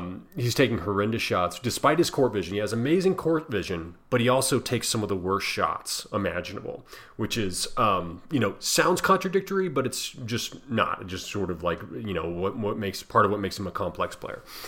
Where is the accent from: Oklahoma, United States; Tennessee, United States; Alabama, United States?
Oklahoma, United States; Norman; He's from Norman, my hometown.